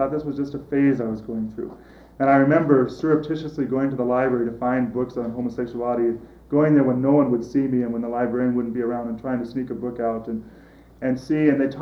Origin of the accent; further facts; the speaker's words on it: California, United States; I grew up in California in a large Catholic family, 6 kids.